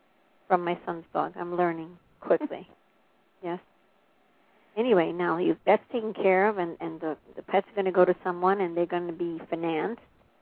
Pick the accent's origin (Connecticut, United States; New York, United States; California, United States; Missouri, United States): New York, United States; New York City; I'm from New York City also, and I never had to drive. We had subways and car service.